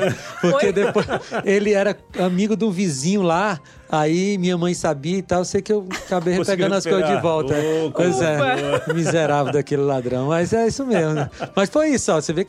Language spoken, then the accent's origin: Portuguese; Fortaleza, Ceará, Brazil; Lá na minha cidade, lá em Fortaleza, quando eu era criança, não era muito comum irem os cantores da igreja, os cantores da gravadora Novo Tempo e tal.